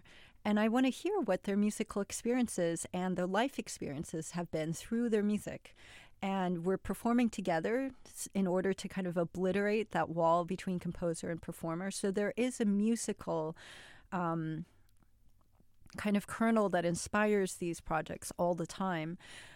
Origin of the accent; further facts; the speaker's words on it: United States; I'm American, I was born here. My parents were immigrants, so I'm first generation American.